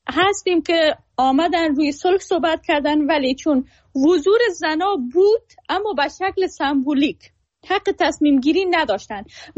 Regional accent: Afghanistan; سالها در افغانستان جنگ بوده، ما در جنگ متولد شدیم، در نسبتاً کشوری که آرامش نسبی داشت بزرگ شدیم،

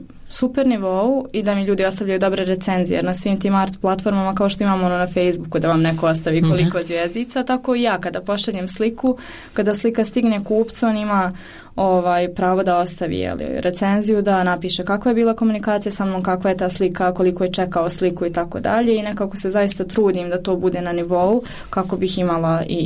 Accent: Sarajevo, Federation of Bosnia and Herzegovina, Bosnia & Herzegovina; jer ja sam ipak iz Sarajeva

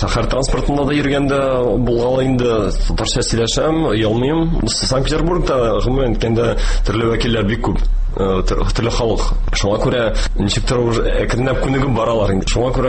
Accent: Nizhnekamsk, Tatarstan, Russia; moved away as an adult; Үзем Түбән Кама районының туып үскән кеше инде. Мәктәпне шунда бетердем инде, татар гимназиясын.

